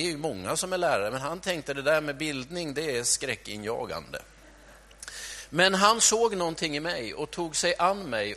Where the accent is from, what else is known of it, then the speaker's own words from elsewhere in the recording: Stockholm, Stockholm County, Sweden; Ni har ju fattat att jag är stockholmare